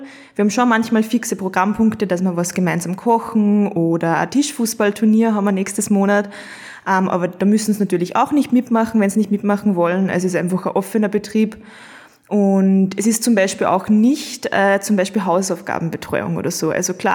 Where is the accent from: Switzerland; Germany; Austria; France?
Austria; Kremsmünster, Upper Austria; Also in meinem Heimatort in Kremsmünster, da gibt es ein Jugendzentrum